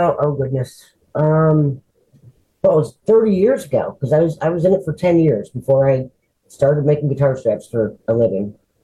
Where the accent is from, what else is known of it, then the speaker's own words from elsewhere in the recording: Peoria, Illinois, United States; No, actually, I grew up in Peoria, Illinois.